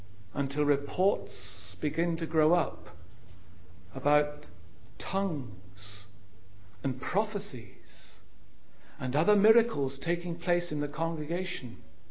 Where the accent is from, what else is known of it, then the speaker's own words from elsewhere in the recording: Ilfracombe, South West England, United Kingdom; There is a case in Ilfracombe, in my hometown, which illustrates it very well.